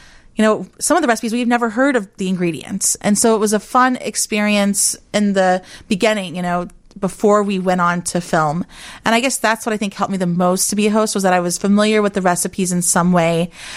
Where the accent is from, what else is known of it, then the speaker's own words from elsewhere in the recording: Texas, United States; I think Mexican food, I'm from Texas. So Tex-Mex, I don't hate on it because I love it so much.